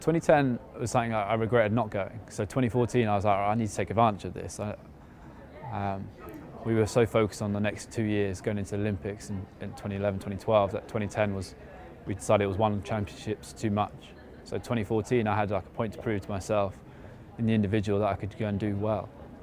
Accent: United Kingdom; I'm a British 400 meter runner.

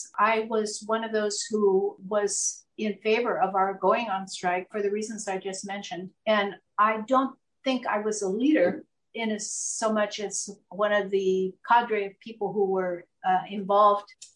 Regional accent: Los Angeles, California, United States; I felt discriminated against, but never in my hometown of Los Angeles or as I was going to college, junior college or state college or university, UC Berkeley or UC Davis.

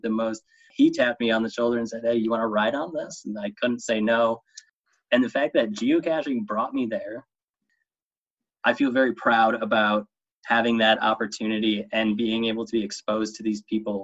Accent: New York, United States; And you know, they've been to New York, because I'm from New York, and that's always a big thing.

